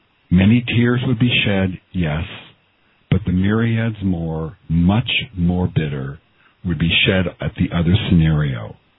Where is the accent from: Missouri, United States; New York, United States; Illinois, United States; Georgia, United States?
Missouri, United States; Kansas City; I grew up in Kansas City for 30 years around devout and not so devout Mormons.